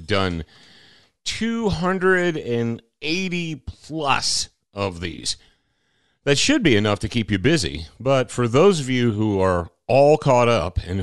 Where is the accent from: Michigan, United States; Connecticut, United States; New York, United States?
Michigan, United States; They had a little cabin up on Saginaw Bay in Michigan, because I grew up in Michigan, so that kind of makes sense, huh?